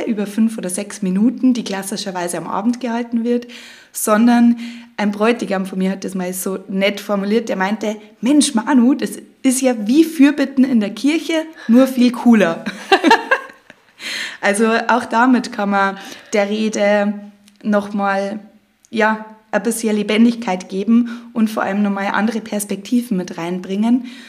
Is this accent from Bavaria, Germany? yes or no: yes; Piding, Bavaria, Germany; Pieding. Genau. Ich sage immer, ich komme auch aus Salzburg, weil das deutlich bekannt ist als Pieding.